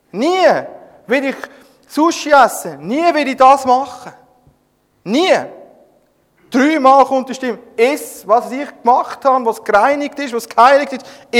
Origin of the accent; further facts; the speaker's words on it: Oberdiessbach, Bern, Switzerland; ich bin Schweizer. Ich bin Emmentaler. Von Oberdiessbach.